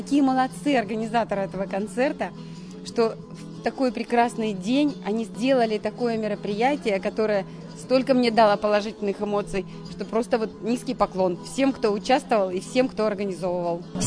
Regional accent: Kazan, Tatarstan, Russia; Я выросла в Казани среди татар

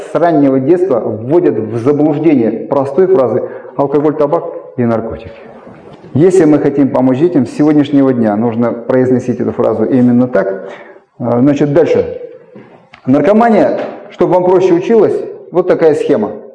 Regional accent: Russia; Видимо, знаешь, что мы из России

